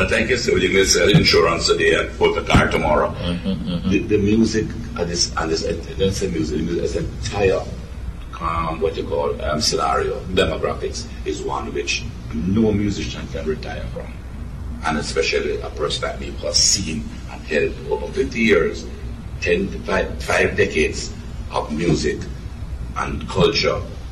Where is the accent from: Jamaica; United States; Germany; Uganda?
Jamaica; You know, I'm from Jamaica, the singer is from Guyana, and the other one from Trinidad.